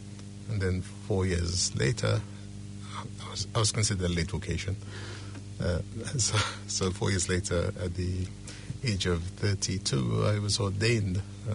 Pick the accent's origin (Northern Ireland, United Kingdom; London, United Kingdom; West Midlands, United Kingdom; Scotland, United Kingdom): London, United Kingdom; I followed my parents to England in the 1960s, as did my brothers. So we grew up for the most part in London.